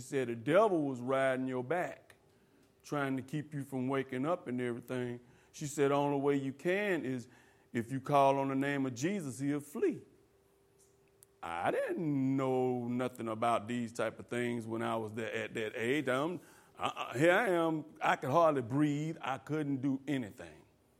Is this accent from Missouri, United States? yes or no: no; Atlanta, Georgia, United States; when I was in my hometown in Atlanta, I was we had this room in our house.